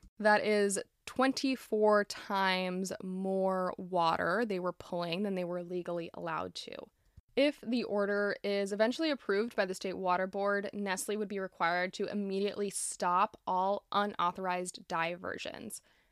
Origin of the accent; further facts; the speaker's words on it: Florida, United States; We're going to start off in my home state of Florida.